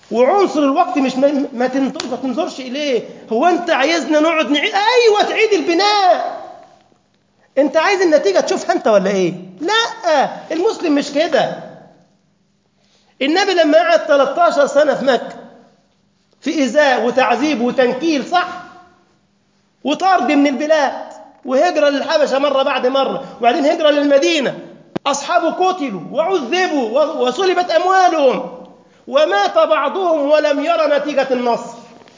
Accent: Egypt; شوف بس عندنا في مصر

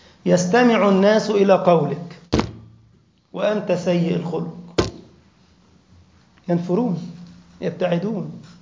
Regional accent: Egypt; فكان صاحبنا عندنا في مصر يقعد بعد اذان الظهر ساعة

